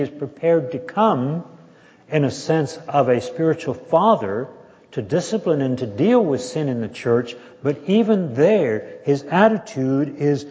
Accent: Texas, United States; Jane and I were in a church back in my hometown in Texas.

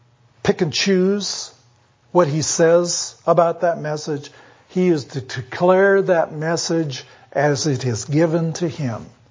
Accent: Canada; I grew up in Canada.

